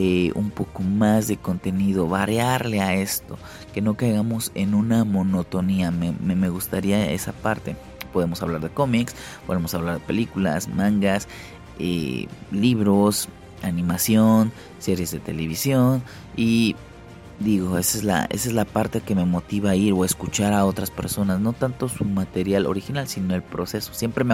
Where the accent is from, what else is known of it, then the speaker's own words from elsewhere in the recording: Cuernavaca, Morelos, Mexico; yo que soy de Cuernavaca